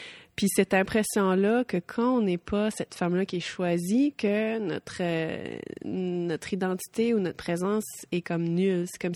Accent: Shippagan, New Brunswick, Canada; born there; Je suis née à Chupagan.

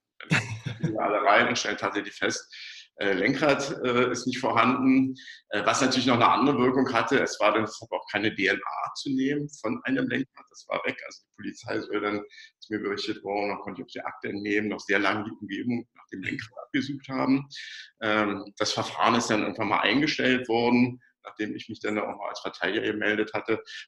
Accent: Berlin, Germany; Wir wissen hier gerade als Berliner

